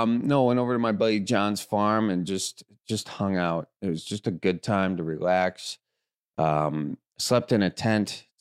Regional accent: Illinois, United States; Honeycrisp. What do I look like? I'm from Illinois.

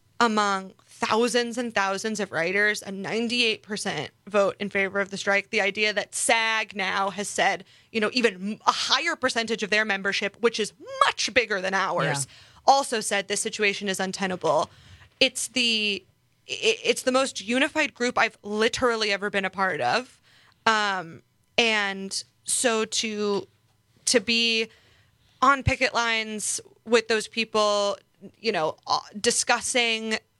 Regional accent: Midwest, United States; as a Midwesterner, maybe I wouldn't.

